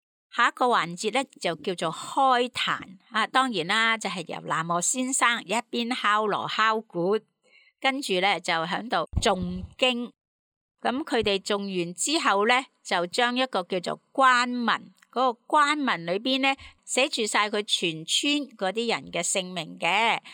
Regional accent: Guangdong, China; 咁我哋广东人叫做猪小肚。

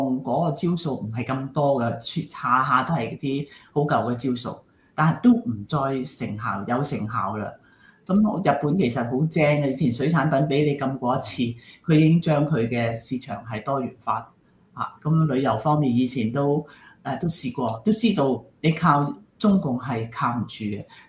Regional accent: Guangdong, China; 我哋食我哋廣東人食江源豬比較多啦

